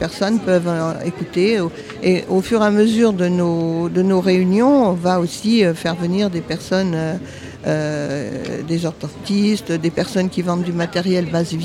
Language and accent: French; Nancy, Grand Est, France; Je suis originaire de Nancy.